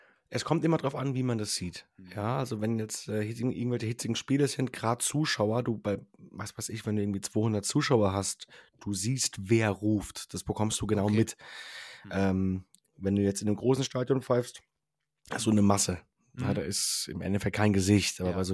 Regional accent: Rhineland-Palatinate, Germany; bei uns in der Pfalz

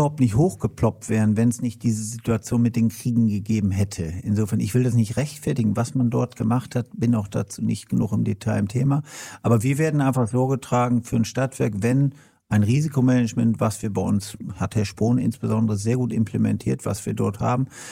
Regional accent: Lohne, Lower Saxony, Germany; dass ich am Wochenende zumeist auch in meiner Heimat in Lohne bin

